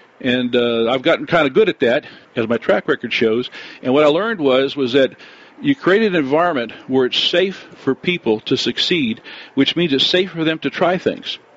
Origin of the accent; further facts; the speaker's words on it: the South, United States; I grew up in the South, and grew up as actually in a Catholic family